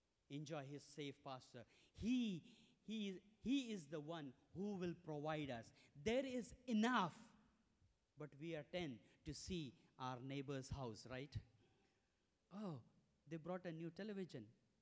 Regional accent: India; When we see, we come from India, and it's everything is multi.

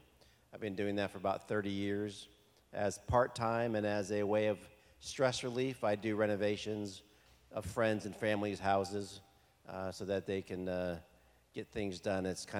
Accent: Canton, Ohio, United States; now in Alexandria, United States; I currently live in Alexandria, Virginia, but I was born and raised in Canton, Ohio.

